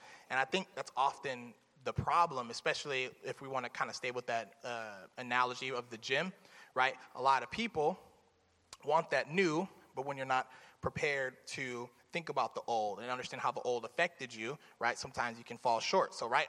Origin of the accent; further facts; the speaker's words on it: Florida, United States; Side note, it has nothing to do with nothing, but I'm from Florida.